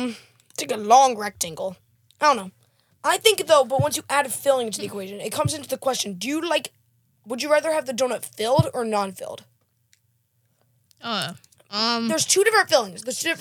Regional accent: Midwest, United States; Sorry, I'm from the Midwest.

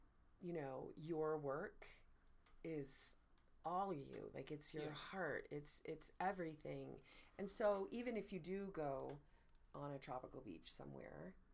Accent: California, United States; So I grew up in Monterey Bay Area in California.

